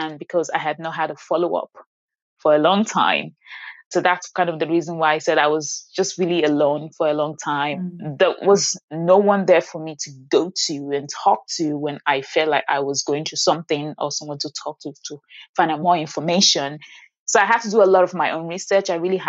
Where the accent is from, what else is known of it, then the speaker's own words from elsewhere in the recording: Nigeria; And being Black, being Nigerian, you know, from the African community, most African community